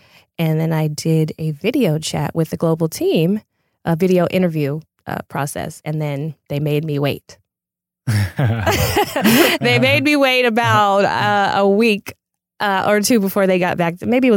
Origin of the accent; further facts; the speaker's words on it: Pasadena, California, United States; Yes, I'm a native of LA County. Probably one of the few unicorns that are here.